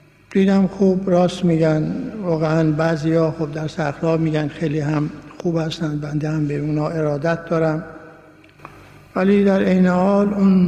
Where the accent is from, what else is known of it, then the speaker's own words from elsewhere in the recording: Isfahan, Iran; moved away; در سال 1321 بود که از اصفهان من آمدم به قصد طلبگی در قم